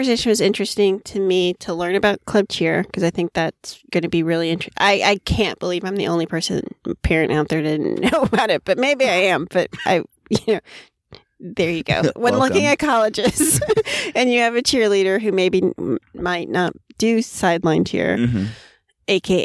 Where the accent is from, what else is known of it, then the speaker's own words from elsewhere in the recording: Florida, United States; And again, I grew up in Florida, so maybe because sports was so huge in Florida, I was aware of this.